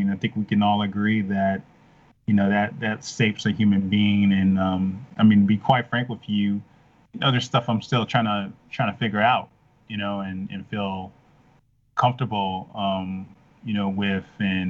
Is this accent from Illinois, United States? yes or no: yes; Chicago, Illinois, United States; Cause, I'm from Chicago originally.